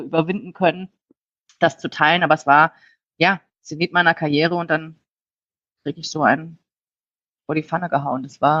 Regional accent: Rhineland, Germany; ich komme aus dem Rheinland und bin auch sehr flapsig

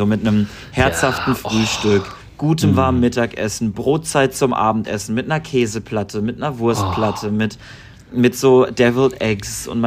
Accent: Thüngersheim, Bavaria, Germany; Würzburg zu zeigen, Tüngersheim zu zeigen, sie ein bisschen mitzunehmen und ihr einfach so auch zu zeigen, wo ich groß geworden bin.

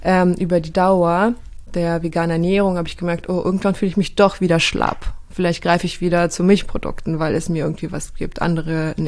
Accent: Kazakhstan; born or raised there

